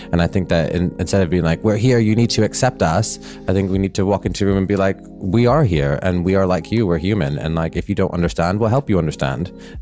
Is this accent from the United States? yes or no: no; Canada; that's why we could never define what being Canadian is other than nice, because we're just nice to everybody.